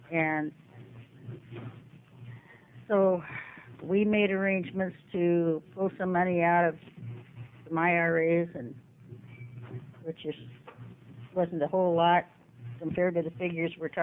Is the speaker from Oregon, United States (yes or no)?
yes; Portland, Oregon, United States; I'm from Portland, Oregon.